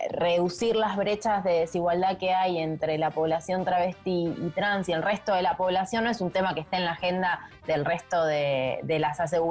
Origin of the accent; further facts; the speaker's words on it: Buenos Aires Province, Argentina; now in Buenos Aires, Argentina; yo soy de Provincia de Buenos Aires, hace muchos años que vivo en Capital